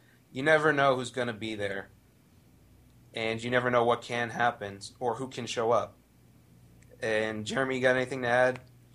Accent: Las Vegas, Nevada, United States; I grew up in Las Vegas, so I've had a lot of opportunities.

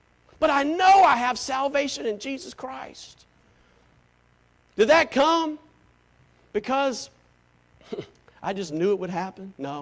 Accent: Taylors, South Carolina, United States; Growing up in Taylor, South Carolina, I thought salvation come by just being a good old Baptist.

